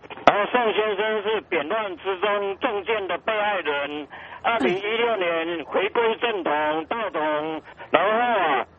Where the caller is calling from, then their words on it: Taichung, Taiwan; 喂，我是台中的